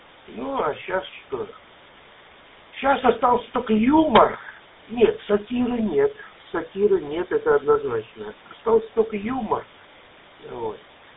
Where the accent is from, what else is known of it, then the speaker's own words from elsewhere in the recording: Chisinau, Chișinău, Moldova; Я уроженец Кишинева, я прекрасно помню, я еще пацаном был